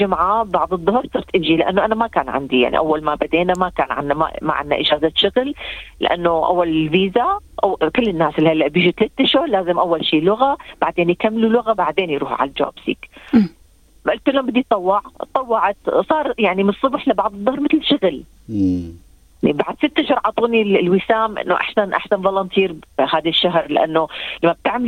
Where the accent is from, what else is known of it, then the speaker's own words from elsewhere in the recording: Damascus, Damascus Governorate, Syria; أنا بديت لغتي كانت منيحة لما جيت من الشام، بس بيتقبلونا مثل ما أنا هلا أنا محجبة